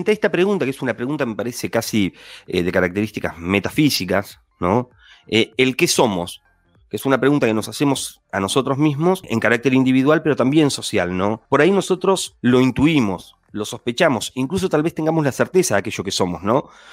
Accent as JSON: {"language": "Spanish", "region": "Tierra del Fuego", "country": "Argentina", "said": "acá, en Tierra del Fuego, donde, como vos bien lo decías, somos doblemente exiliados. O sea, no solamente somos patagónicos, sino que somos como la Patagonia de la Patagonia, por esta cuestión insular"}